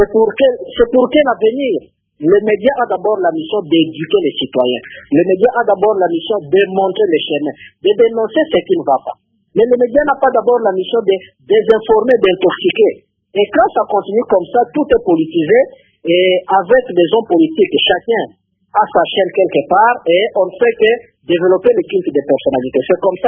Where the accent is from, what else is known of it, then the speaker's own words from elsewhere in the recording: DR Congo; chez nous, en République démocratique du Congo